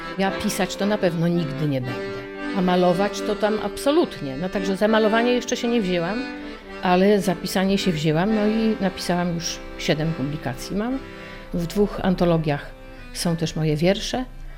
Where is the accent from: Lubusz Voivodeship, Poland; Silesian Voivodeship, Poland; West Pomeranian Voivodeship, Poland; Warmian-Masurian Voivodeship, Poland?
Lubusz Voivodeship, Poland; Gorzów Wielkopolski; born there; ponieważ urodziłam się w Gorzowie